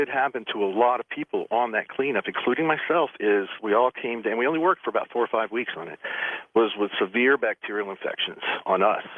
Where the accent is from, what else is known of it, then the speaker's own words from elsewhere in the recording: Panama City, Florida, United States; I grew up there in Panama City and spent all of my life in the water and on the beach